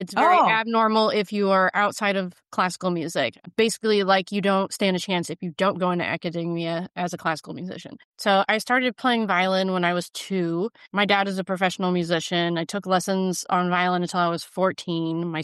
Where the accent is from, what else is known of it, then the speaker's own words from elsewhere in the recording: Branson, Missouri, United States; Oh, yeah, I sang, too, because I'm from Branson.